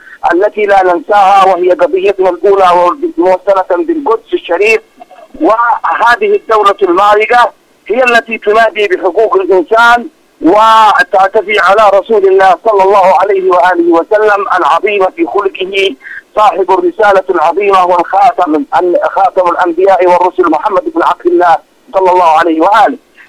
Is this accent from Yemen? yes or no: yes; Yemen; وأنا رجل من اليمن